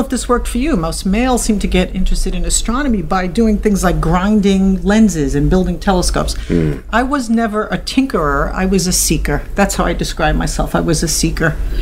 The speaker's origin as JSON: {"language": "English", "town": "New York City", "region": "New York", "country": "United States", "said": "I am. I come from the Bronx."}